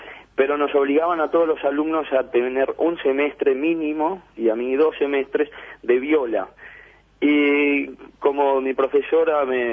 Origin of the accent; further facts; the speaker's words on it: Uruguay; moved away as an adult; Yo me fui de ahí, de Uruguay, ya habiendo sido miembro estable de la Orquesta del Sodre y becario en la Orquesta Filarmónica